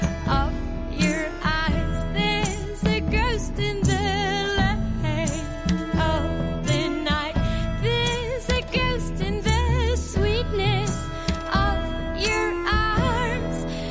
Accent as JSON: {"language": "Serbian", "country": "Greece", "said": "Očigledno ja sam iz Grčke"}